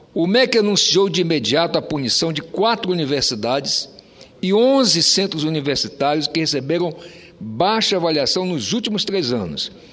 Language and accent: Portuguese; Roraima, Brazil; já que somos da Amazônia, Vossa Excelência de Rondônia e eu de Roraima.